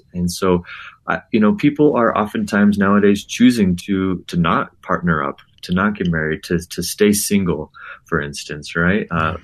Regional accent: South Jordan, Utah, United States; You know, I grew up in South Jordan, and I grew up with, you know, kids in my school that were children of polygamous families.

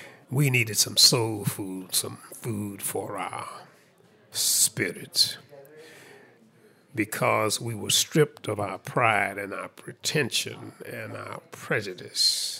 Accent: Dallas, Texas, United States; from Dallas, Texas.

